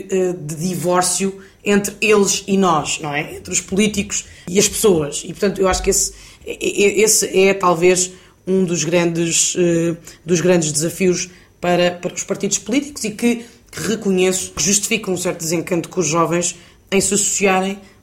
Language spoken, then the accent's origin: Portuguese; Portugal; todos nós, enquanto portugueses e europeus, desempenhamos aqui um papel mais importante